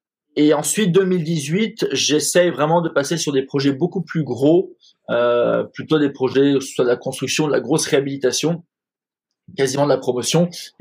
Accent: Antibes, Provence-Alpes-Côte d'Azur, France; also born or lived in Paris; Alors moi j'habite de base, à la base je suis parisien, mais on a déménagé très rapidement dans le sud de la France. Donc moi j'habite à Antibes avec mes parents

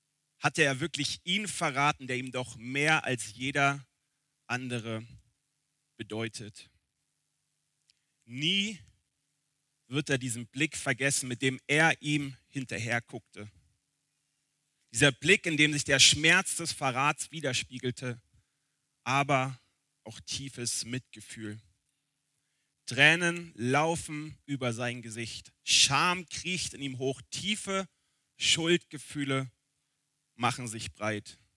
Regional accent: Berlin, Germany; now in Wiedenest, Germany; Ich bin in Berlin groß geworden und habe seitdem immer in Städten mit mindestens 500.000 Menschen gewohnt, bis vor 3 Jahren. Jetzt wohne ich in Wiedenest. Ich glaube, wir haben keine 3.000 Einwohner dort.

